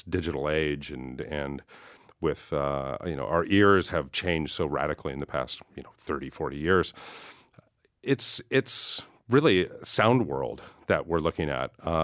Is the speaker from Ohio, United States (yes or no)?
no; California, United States; growing up in the Silicon Valley